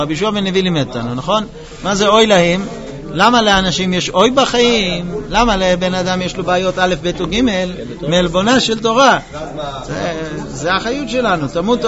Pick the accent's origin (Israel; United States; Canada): United States; וכך אני גם גדלתי בארצות הברית